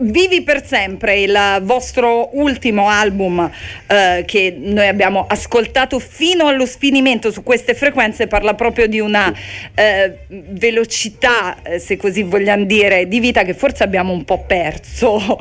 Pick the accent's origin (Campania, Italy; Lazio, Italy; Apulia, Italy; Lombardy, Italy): Lazio, Italy; Rome; Io sono romana doc, però Milano certo.